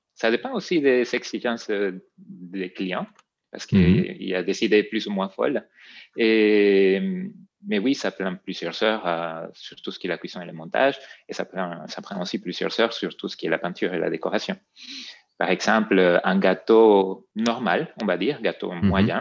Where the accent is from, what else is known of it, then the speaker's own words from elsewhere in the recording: Venezuela; moved away as an adult; now in France; fait déjà un peu plus de 15 ans qu'on habite ici en France, même si le sang est toujours là. Mmh. Mais on, en fait, on est parti du Venezuela pour compléter, finir nos études ici.